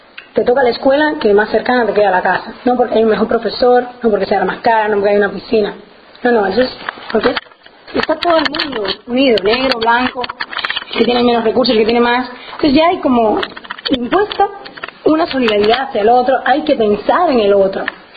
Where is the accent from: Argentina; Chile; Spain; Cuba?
Cuba; yo soy cubana y vine precisamente por el vídeo de que era sobre Cuba